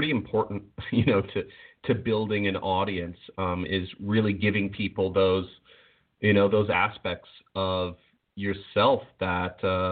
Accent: Ireland; I have a tendency to repeat myself. I'm Irish.

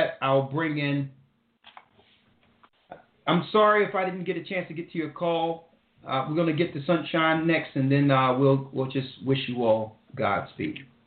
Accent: Philadelphia, Pennsylvania, United States; since I was a baby growing up in North Philadelphia, I don't know a time where there was a Republican in charge of the black community.

